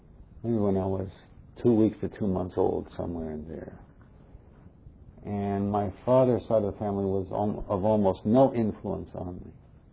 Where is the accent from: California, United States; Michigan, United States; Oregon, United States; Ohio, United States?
California, United States; Los Angeles; born there; I was born in Los Angeles. The family was living on the east side in what's now East Los Angeles, in an unincorporated area.